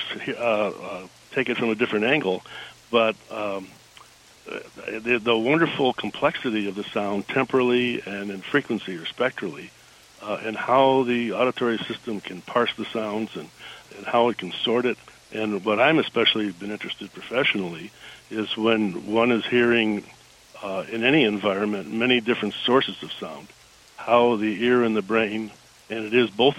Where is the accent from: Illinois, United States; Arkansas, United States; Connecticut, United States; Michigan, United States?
Michigan, United States; Detroit; We grew up together in Detroit.